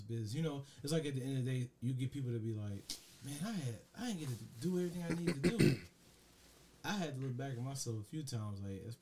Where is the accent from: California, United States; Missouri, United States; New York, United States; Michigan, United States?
Michigan, United States; Detroit; I'm from Westside Detroit, man.